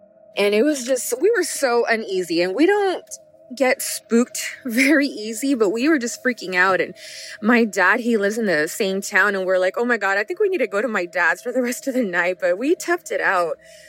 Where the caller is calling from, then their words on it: Karnes City, Texas, United States; I'm calling from Karnes City, Texas.